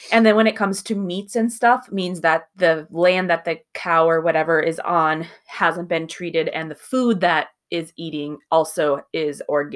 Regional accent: Minnesota, United States; accent: Minnesotan; You see, with my somewhat Minnesotan accent, it comes off as soda.

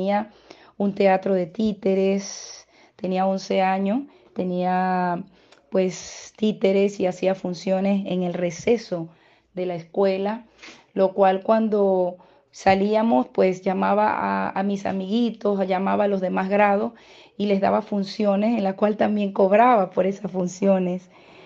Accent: Quíbor, Lara, Venezuela; born there; como venezolana. Nací en la zona centro-occidental del país, en uno de los pueblos más pintorescos del estado Lara, llamado Quibor. Es una zona artesanal

